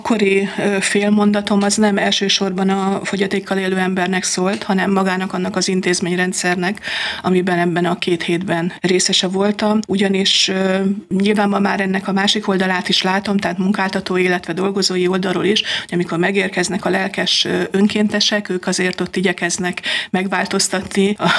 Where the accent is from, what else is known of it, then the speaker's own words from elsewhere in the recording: Vaja, Szabolcs-Szatmár-Bereg, Hungary; Nem vagyok halasi. Én egy Szabolcs-Szatmár-Bereg megyei településről, Vajáról származom